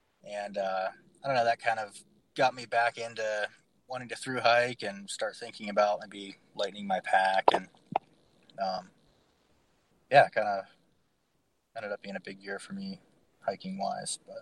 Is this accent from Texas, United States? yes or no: no; Columbus, Ohio, United States; I'm from Columbus, Ohio.